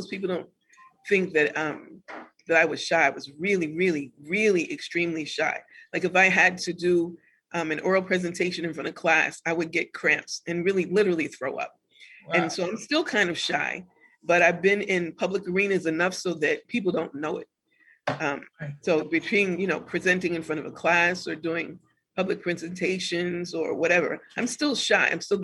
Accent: Boston, Massachusetts, United States; because I'm from Boston, I grew up in Boston

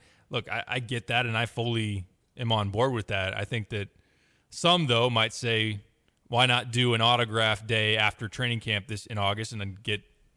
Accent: Champaign, Illinois, United States; when I was growing up in Champaign and would go to like the orange and blue scrimmage

